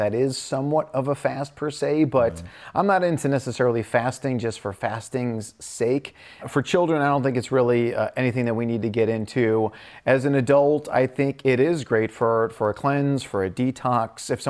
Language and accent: English; Midwest, United States; So I grew up in the Midwest.